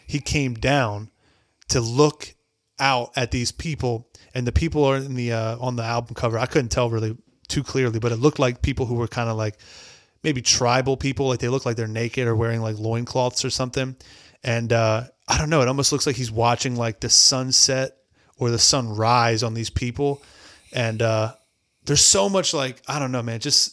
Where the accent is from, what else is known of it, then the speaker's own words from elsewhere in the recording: Delaware, United States; Cool. I'm from Delaware.